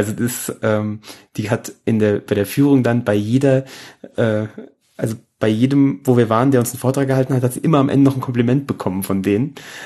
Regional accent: Aschaffenburg, Bavaria, Germany; hat mich gefragt, wo ich herkomme. Und da habe ich gesagt, ja, Aschaffenburg.

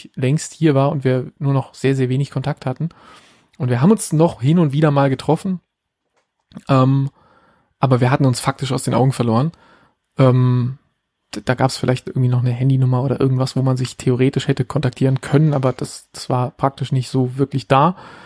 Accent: Berlin, Germany; wo ich bin in Berlin groß geworden, da bis in die frühen 90er gelebt

